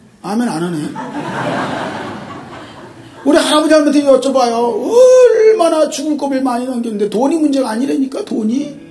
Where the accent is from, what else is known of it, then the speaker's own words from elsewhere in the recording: Incheon, South Korea; 인천이 고향인데 어머니가 영종도로 시집을 가셨습니다. 저도 따라가느라고 인천 앞바다를 건너갔습니다.